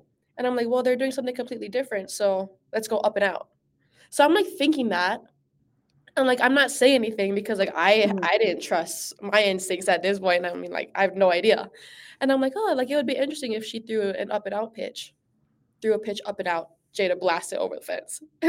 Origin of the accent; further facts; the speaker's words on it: Hawaii, United States; I mean, no one is really from Hawaii but me and Ilana.